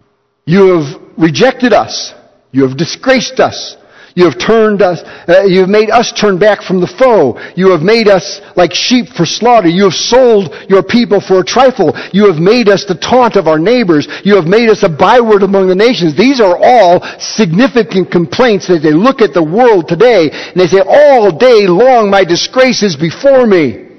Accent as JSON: {"language": "English", "town": "Chicago", "region": "Illinois", "country": "United States", "tie": "born or raised there", "said": "I grew up in the Chicago area, and State Street in Chicago was home to a number of magnificent department stores"}